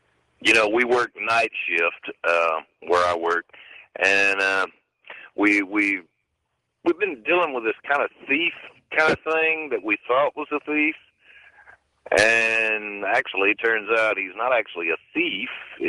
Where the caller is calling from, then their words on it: Mississippi, United States; I'm calling from Mississippi.